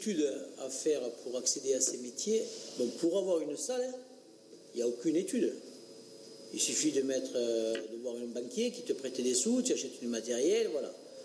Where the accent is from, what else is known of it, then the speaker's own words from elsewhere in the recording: Clermont-l'Hérault, Occitanie, France; puisque j'étais de Clermont-Hérault.